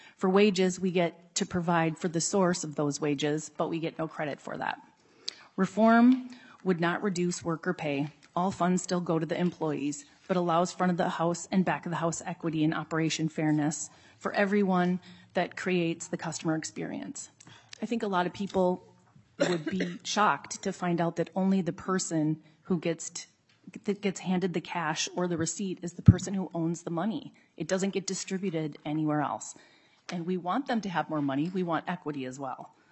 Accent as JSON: {"language": "English", "region": "Minnesota", "country": "United States", "tie": "born there", "said": "I was born in Minnesota and own the Finnish Bistro on Como Avenue in St. Paul for 13 years this Friday."}